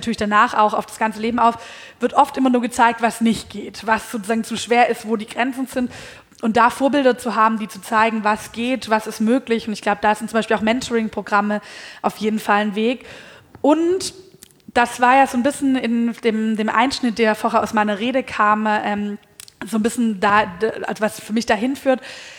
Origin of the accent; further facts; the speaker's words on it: Baden-Württemberg, Germany; Aber wenn man dann nach Brandenburg rausgeht oder irgendwie ins schwäbische Land, wo ich herkomme, da können die Leute auch damit nichts anfangen.